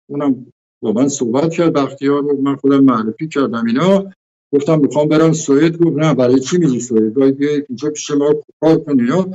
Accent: Azerbaijan, Iran; من آذربایجانی هستم، وطنم دوست دارم

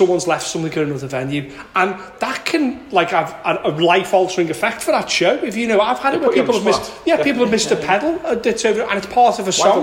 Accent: Liverpool, North West England, United Kingdom; I'm down the banks because I'm from Liverpool.

